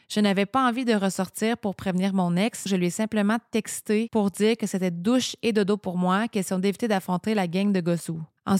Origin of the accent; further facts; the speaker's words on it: Quebec, Canada; À l'époque, je vivais loin de mon coin de pays. Je viens de la Montérégie, mais j'étais rendue sur la Côte-Nord.